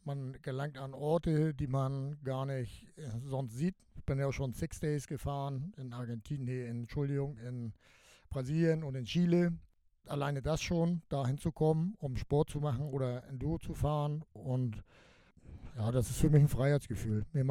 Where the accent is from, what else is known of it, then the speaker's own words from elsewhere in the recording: Schleswig-Holstein, Germany; Ja, also mein Hausverein ist MSC Kaltenkirchen. Da komme ich her, ich komme ja aus Schleswig-Holstein.